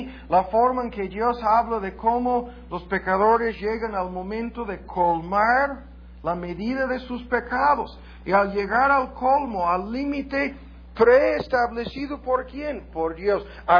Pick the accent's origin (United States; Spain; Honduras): United States; ¿Cuántas veces lo hemos visto como norteamericanos? Nuestro país, sin lugar a dudas, en sentido militar, el más fuerte que jamás ha existido en este mundo.